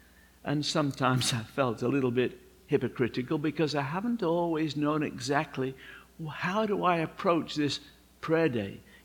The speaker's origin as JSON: {"language": "English", "region": "England", "country": "United Kingdom", "said": "But maybe it's because I'm English, I don't know."}